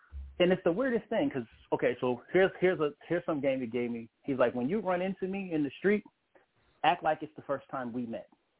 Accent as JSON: {"language": "English", "town": "San Jose", "region": "California", "country": "United States", "said": "And I just happened to be, I'm from San Jose, and he happens to have relatives from San Jose."}